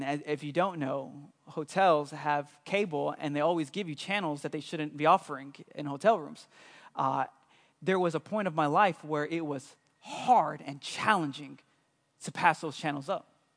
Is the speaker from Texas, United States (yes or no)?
yes; Houston, Texas, United States; Because I'm from Houston. So I was a believer and abortions were okay. That's how I grew up